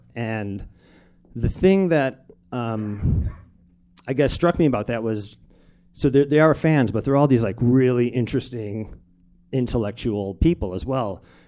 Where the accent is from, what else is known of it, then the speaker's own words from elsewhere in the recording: Chicago, Illinois, United States; I'm from Chicago originally, and I went back at Thanksgiving time